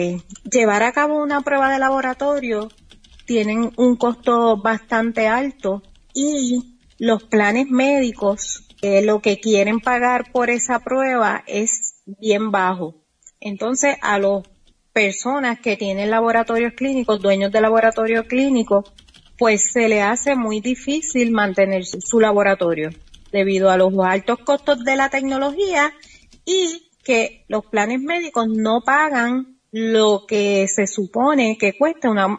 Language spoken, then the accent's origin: Spanish; Puerto Rico; En mi país son bien estrictos en cuanto a las regulaciones. Nosotros poseemos diferentes regulaciones, pero entre ellas, todo el mundo tiene que tener la regulación, o como te digo así, el visto bueno del Departamento de Salud de Puerto Rico